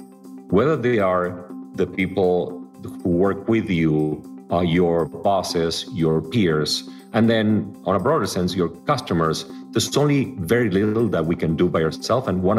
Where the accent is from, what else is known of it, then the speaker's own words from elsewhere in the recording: Buenos Aires, Buenos Aires Province, Argentina; As you know, I grew up in the suburbs of Buenos Aires. My dad was a store owner of auto parts, and my mom was an accountant.